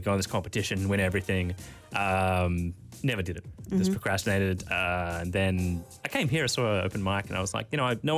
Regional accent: Australia; And as an Australian, that's very difficult. It's the basis of our entire culture.

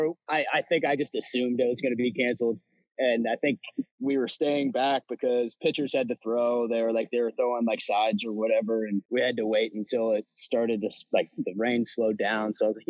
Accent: Richmond, Virginia, United States; Yeah, it kind of started as I grew up here in Richmond, and I played with the Glen Allen Youth Athletic Association

